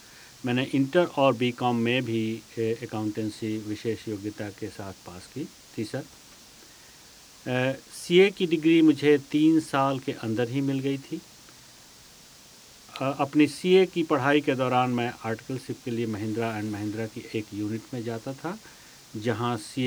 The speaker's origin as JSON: {"language": "Hindi", "town": "Agra", "region": "Uttar Pradesh", "country": "India", "tie": "born there", "said": "16 अगस्त 1980 को मेरा जन्म आगरा में हुआ और मेरी प्रारंभिक शिक्षा सेंट जॉर्जेस स्कूल में पूरी हुई।"}